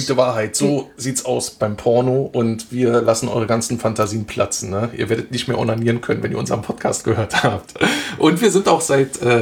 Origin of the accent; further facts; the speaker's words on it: Berlin, Germany; ich bin Berliner